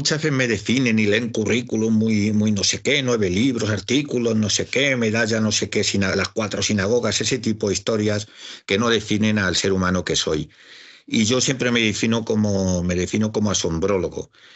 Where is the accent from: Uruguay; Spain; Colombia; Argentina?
Spain; Toledo, Castilla-La Mancha; born there; Claro, yo soy nacido en Toledo.